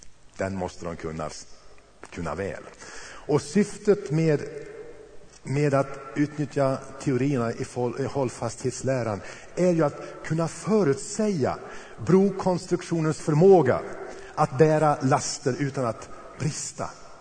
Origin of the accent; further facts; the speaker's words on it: Karlstad, Värmland, Sweden; Jag kommer ihåg när jag gick på gymnasiet och vi hade en hemma i Karlstad.